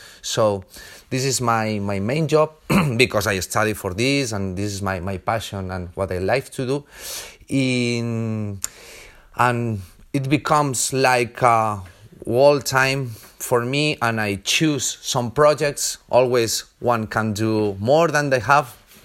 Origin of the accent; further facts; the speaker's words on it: Spain; English is a second language; from Spain.